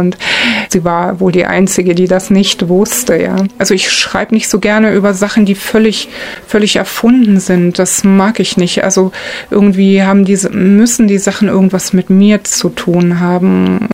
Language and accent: German; Berlin, Germany; now in Greifswald, Germany; Und ich komme eigentlich aus Berlin. Ich bin dort aufgewachsen und lebe halt seit einem Jahr in Greifswald.